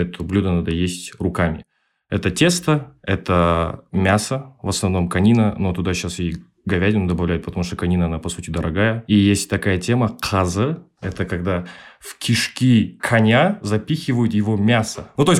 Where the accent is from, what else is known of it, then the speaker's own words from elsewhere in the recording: Kazakhstan; Ну, я казах, вы же тоже казахи.